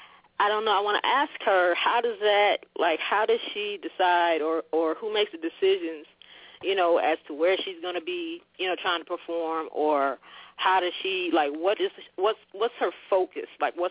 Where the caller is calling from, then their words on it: South Carolina, United States; I'm calling from South Carolina.